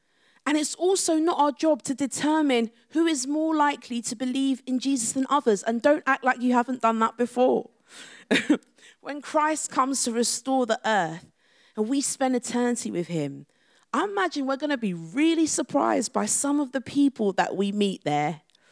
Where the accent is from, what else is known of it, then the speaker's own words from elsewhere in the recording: Chadwell Heath, London, United Kingdom; my hometown in Chadwell Heath. And Chadwell Heath is like, some people don't even really know where it is. And it's just like a suburban town outside of London.